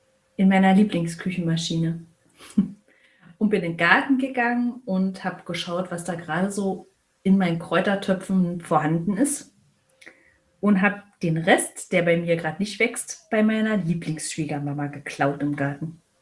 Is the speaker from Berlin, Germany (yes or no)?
yes; Berlin, Germany; obwohl wir in einer Großstadt gelebt haben, also ich bin in Berlin aufgewachsen